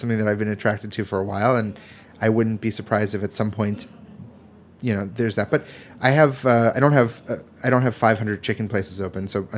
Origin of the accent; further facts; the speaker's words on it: East Coast, United States; maybe this is growing up on the East Coast, there's like a slight attraction to like misery.